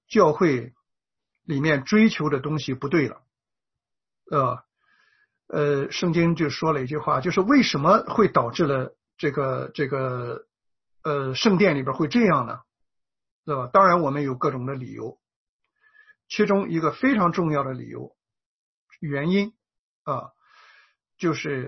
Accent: China; 尤其是像咱们这些在无神论的环境里边长大的人，是吧？在这个儒家思想充满了拜偶像佛教在咱们中国的这种我们这种文化背景里边的人

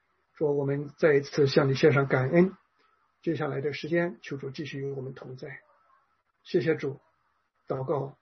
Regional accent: China; 我们中国人的祖先也是背离你，拜偶像，悖逆，甚至于现在我们从政府到百姓都在高呼无神论。

